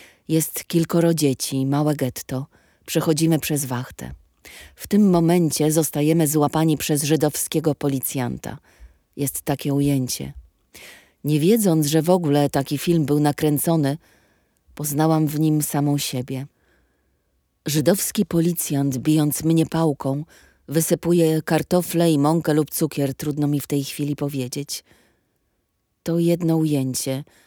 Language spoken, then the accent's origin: Polish; Warsaw, Masovian Voivodeship, Poland; Pochodzę z rodziny kupieckiej. Mój dziadek miał przed wojną 7 dorożek. Mieszkał na Grzybowskiej w Warszawie. Ja najprawdopodobniej mieszkałam na Twardej, ale dziadek miał stajnię na Grzybowskiej.